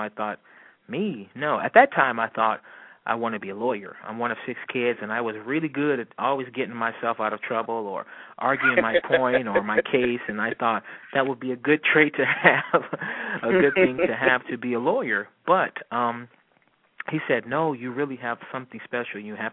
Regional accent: Youngstown, Ohio, United States; I'm from Youngstown, Ohio, and the school was called Youngstown State University.

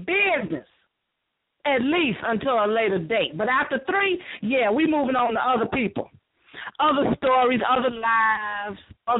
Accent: Chicago, Illinois, United States; since I am from Chi-Town.

